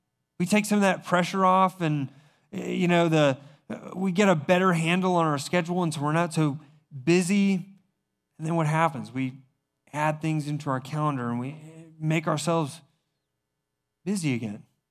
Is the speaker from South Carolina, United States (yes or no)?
yes; South Carolina, United States; And I was raised in South Carolina, and so I used an old South Carolina trick and to fix this light switch.